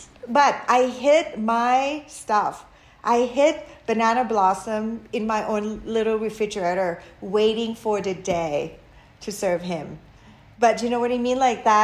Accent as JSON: {"language": "English", "country": "Thailand", "second_language": "English", "said": "He's like, hey, are you new? I say, yes. And then he was like, where are you from? I say, Thailand."}